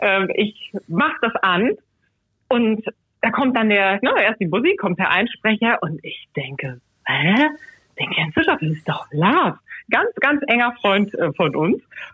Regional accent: Hamburg, Germany; now in Basel, Switzerland; Ich komme aus Hamburg und bin auch in Hamburg geboren und habe bis vor 2 Jahren auch in Hamburg gelebt. Und jetzt sind wir, genau, vor knapp 2 Jahren nach Basel gezogen.

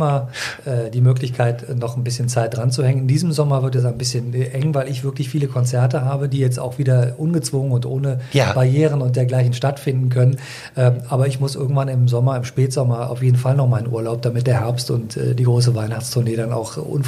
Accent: Berlin, Germany; und die wissen wollen, aus welcher Stadt ich stamme, und ich sage, aus Berlin

